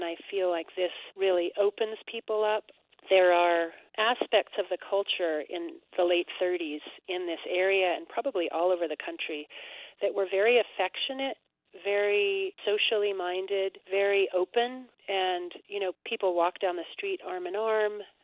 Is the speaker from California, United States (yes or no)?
yes; California, United States; So I got a little bit more exposure to that music than I think somebody would have growing up in Brooklyn or Berkeley or Denver or wherever, you know.